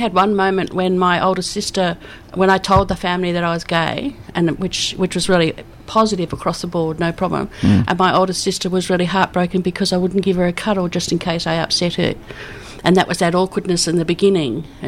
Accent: Adelaide, South Australia, Australia; now in Melbourne, Australia; Yeah, I come from Adelaide. All my family's in Adelaide initially. And then we came to Melbourne in 83 with my partner then.

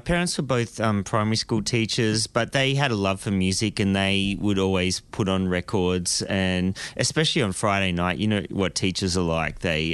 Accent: Albury, New South Wales, Australia; I guess I grew up in Albury in the country.

